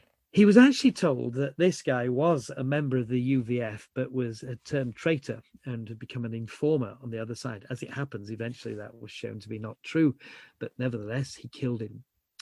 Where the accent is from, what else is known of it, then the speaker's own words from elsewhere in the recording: Yorkshire and the Humber, United Kingdom; I'm a Yorkshireman.